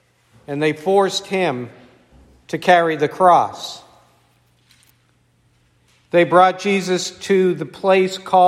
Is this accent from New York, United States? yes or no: no; Massachusetts, United States; I grew up here in Massachusetts. I've grown up on the South Shore, and I talk fast, and I read fast.